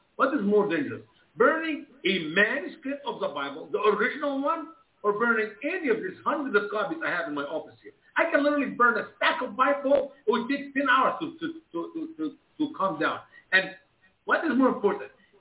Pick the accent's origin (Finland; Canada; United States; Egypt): Egypt; By the way, tonight, the Middle East, so many countries in the Middle East, like my home country, Egypt, will be celebrating the Resurrection Day.